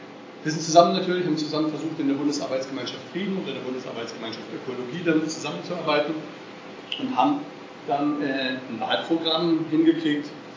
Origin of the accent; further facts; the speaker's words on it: Hamburg, Germany; also ich komme auch aus Hamburg